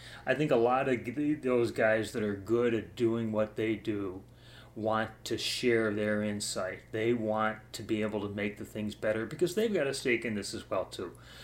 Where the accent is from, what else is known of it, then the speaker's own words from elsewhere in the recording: Cleveland, Ohio, United States; also born or lived in Orlando; Yes, I grew up in Cleveland, and I lived most of my life there. There was a short period of time that growing up, I did live in Orlando, Florida.